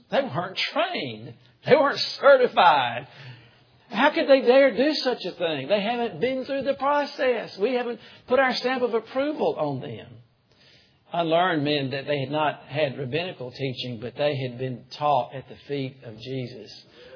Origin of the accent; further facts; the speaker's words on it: Tuscaloosa, Alabama, United States; I'm from Tuscaloosa. Can any good thing come out of Tuscaloosa?